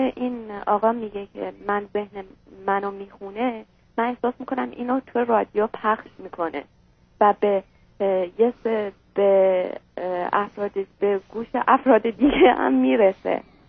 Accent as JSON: {"language": "Persian", "country": "Iran", "said": "اگر این حرف رو میزنی من ایرانیم"}